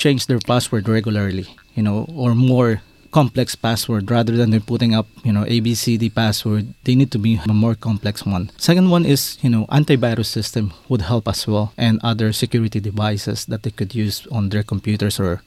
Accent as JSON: {"language": "English", "town": "Makati", "region": "Metro Manila", "country": "Philippines", "tie": "born or raised there", "said": "I grew up in Makati, but originally my grandparents is from Samar in Visayas. My father is from Catbalogan, my mother is from Basay Samar."}